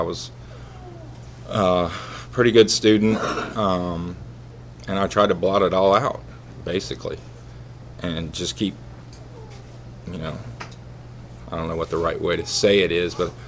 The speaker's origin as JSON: {"language": "English", "town": "Lexington", "region": "Kentucky", "country": "United States", "tie": "born or raised there", "also_born_or_lived": "Indiana", "said": "So, anyway, Lexington's my home, and that was a little odd since I was born in Indiana."}